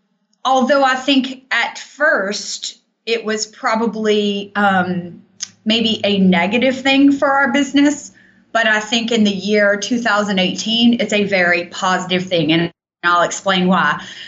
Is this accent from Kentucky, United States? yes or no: yes; Kentucky, United States; So I came back home. I'm from Kentucky. I live in Lexington.